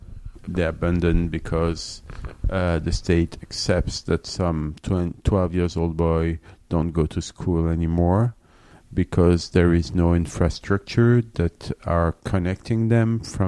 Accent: Sarcelles, Île-de-France, France; In the suburb of Paris, in a very violent city called Sarcelles.

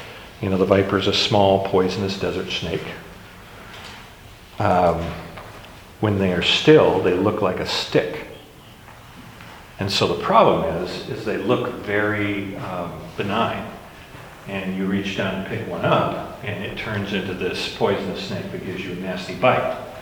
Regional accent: Hawaii, United States; See, when growing up in Hawaii in high school, we had this, there was a lot of restrictions about what animals could be brought to the islands.

